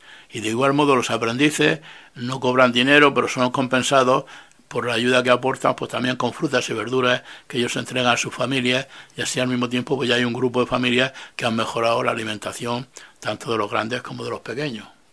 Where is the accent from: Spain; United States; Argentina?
Spain; Murcia, Region of Murcia; Yo, que soy de Murcia, pues lo que yo vi hacer cuando yo era niño en la huerta